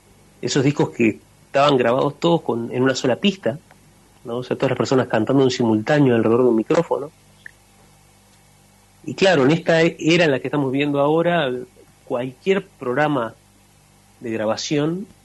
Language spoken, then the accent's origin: Spanish; La Paloma, Rocha, Uruguay; yo mi infancia la pasé básicamente en La Paloma, en la costa atlántica de Uruguay. Nos criamos en una casa con 9 primos